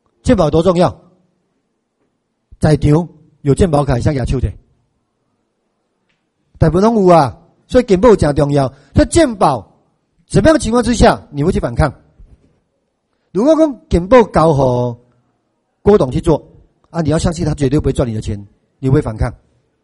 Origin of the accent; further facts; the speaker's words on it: Malaysia; moved away as an adult; now in Taiwan; 我是外国人啦哈，我1992年为马来西亚来家读册哈，台大社会系